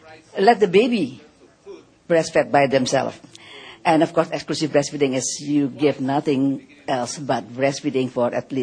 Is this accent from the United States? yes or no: no; Indonesia; English is a second language; Because I come from Indonesia. In my country, we just realize now that we are not very optimal early initiation.